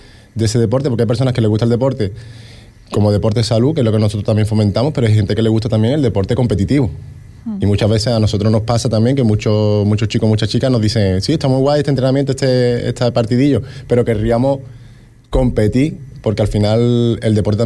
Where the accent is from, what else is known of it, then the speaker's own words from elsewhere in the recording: Seville, Andalusia, Spain; Yo vengo de Sevilla